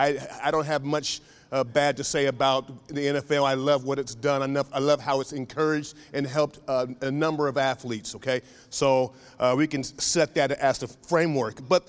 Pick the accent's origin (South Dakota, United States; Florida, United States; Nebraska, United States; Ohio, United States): Ohio, United States; Columbus; Being that I'm from Columbus, Ohio, and Cincinnati is about 150 miles, 140 miles away.